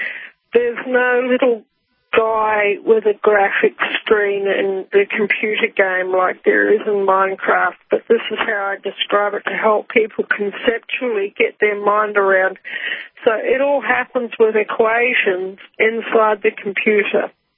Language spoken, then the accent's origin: English; Rotorua, Bay of Plenty, New Zealand; and I grew up in Rotorua in New Zealand